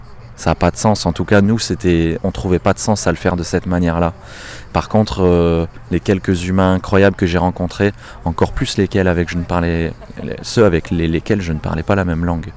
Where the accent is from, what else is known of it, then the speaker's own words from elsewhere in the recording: Toulon, Provence-Alpes-Côte d'Azur, France; On vient de Toulon tous les deux